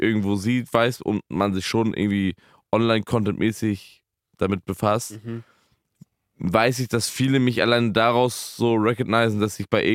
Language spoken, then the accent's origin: German; Karlsruhe, Baden-Württemberg, Germany; Wir kommen auch aus Karlsruhe.